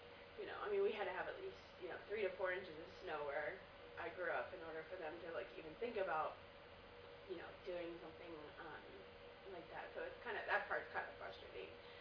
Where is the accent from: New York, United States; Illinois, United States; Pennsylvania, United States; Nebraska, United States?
Pennsylvania, United States; And I grew up in the Poconos, so.